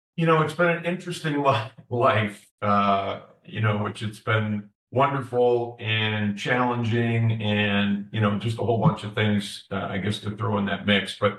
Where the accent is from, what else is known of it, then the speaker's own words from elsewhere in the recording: Detroit, Michigan, United States; I'm from the Midwest, actually. I was born in Detroit. We talked about the Detroit Lions sitting behind me here. So I was born in Detroit, and in my younger years, we moved out to the country.